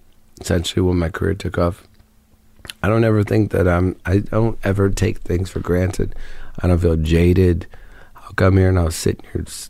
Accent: Ohio, United States; Guys go to concerts when I grew up in Ohio to meet girls.

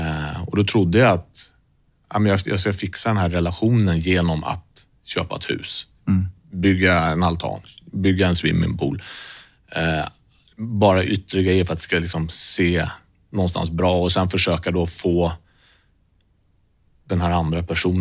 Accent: Stockholm, Stockholm County, Sweden; jag är ute från Västerort. Längs gröna linjen

